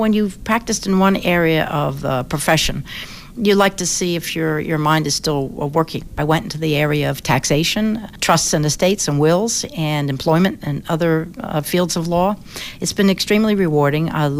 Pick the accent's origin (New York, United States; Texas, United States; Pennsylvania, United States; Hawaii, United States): Pennsylvania, United States; Philadelphia; The main difference is that everybody in the neighborhood was broke, but we weren't poor.